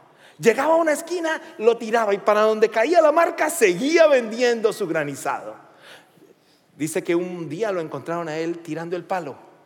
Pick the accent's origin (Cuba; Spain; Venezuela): Venezuela; minuta en mi país es un documento legal. Y creo que para América del Sur es un documento legal. Una minuta en Venezuela, lo leí completamente, es un papel firmado, documentado, escrito y notarizado.